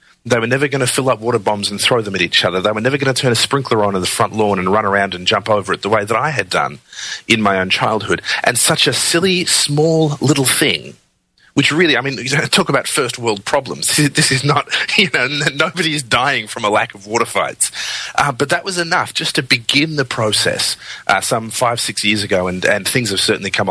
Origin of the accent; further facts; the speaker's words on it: Melbourne, Victoria, Australia; I was born in Australia, lived in Australia all my life, and in Melbourne, actually, for the last 28 years.